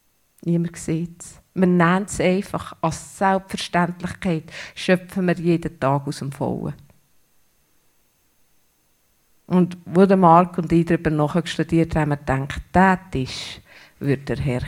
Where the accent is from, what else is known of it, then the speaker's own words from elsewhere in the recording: Switzerland; Einfach so sind wir Schweizer.